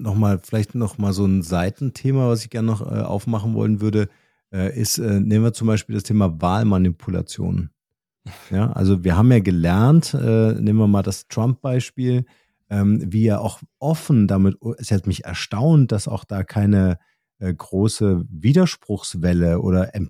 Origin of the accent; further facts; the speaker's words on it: Germany; Also wir haben ja als Deutsche so eine Grundskepsis, ne?